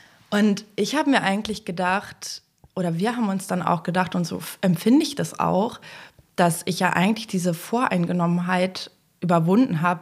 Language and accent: German; eastern Germany, Germany; Ich komme ja aus Ostdeutschland